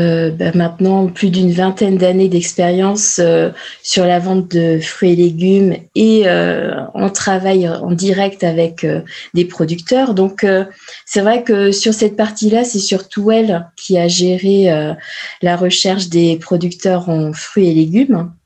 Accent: Cholet, Pays de la Loire, France; born there; Mon département, c'est le Maine-et-Loire. Je suis née à Cholet à la base.

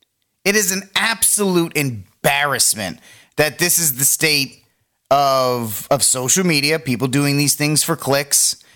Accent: Rhode Island, United States; For me personally, I have to give up my home state of Rhode Island.

